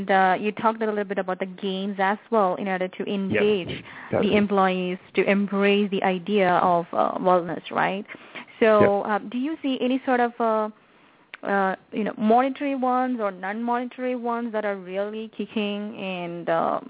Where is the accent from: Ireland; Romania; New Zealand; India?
India; Well, being an Indian, I can quote an example. Like in India, when we talk about wellness program, the entire family is involved.